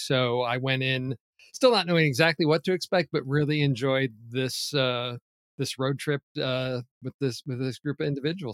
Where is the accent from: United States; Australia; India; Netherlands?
United States; Illinois; now in Phoenix, United States; Yes, I am originally from Illinois, north suburbs of Chicago, and since leaving there, have been out here in Phoenix, Arizona.